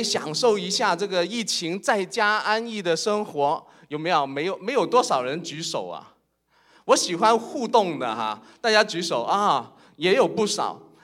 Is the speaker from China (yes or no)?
yes; China; 向我们中国人来传福音因为我本身是中国人